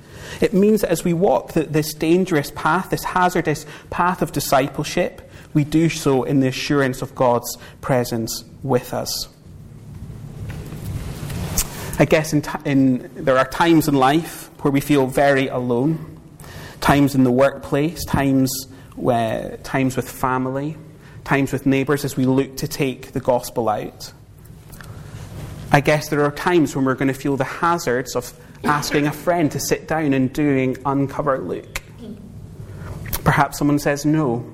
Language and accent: English; Edinburgh, Scotland, United Kingdom; When I was growing up in Edinburgh, I had a choice of which football team to support